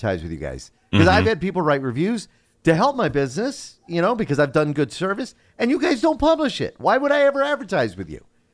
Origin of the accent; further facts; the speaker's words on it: India; Well, I'm Indian, so I can do that without being offensive.